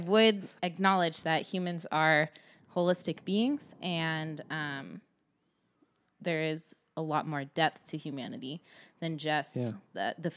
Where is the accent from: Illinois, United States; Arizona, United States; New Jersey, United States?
Arizona, United States; I grew up in a really kind of like, I grew up in Arizona, right?